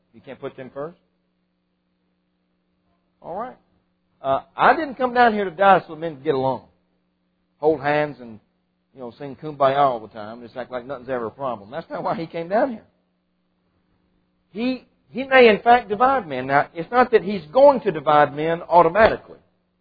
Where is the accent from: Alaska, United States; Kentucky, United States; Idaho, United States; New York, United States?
Kentucky, United States; To have peace among men, my home state, one of its great heroes is Henry Clay.